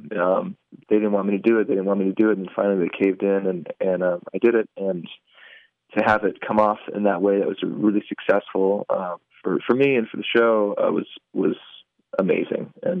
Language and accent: English; Detroit, Michigan, United States; also born or lived in Lansing; It's a song that was inspired by growing up in Detroit and living in Lansing for so long.